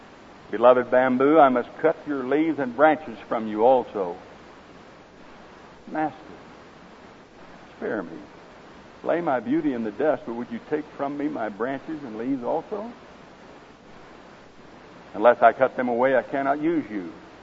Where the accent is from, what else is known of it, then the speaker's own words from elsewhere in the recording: Oklahoma, United States; accent: Oklahoma; is my Oklahoma accent bothering you all?